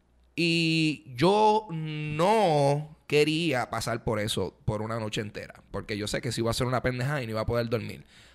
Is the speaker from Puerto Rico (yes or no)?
yes; Puerto Rico; somos boricuas